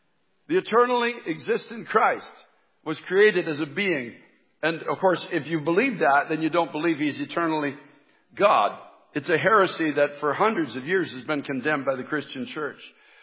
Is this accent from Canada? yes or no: yes; Canada; now in United States; I came from Canada, which is a very liberal country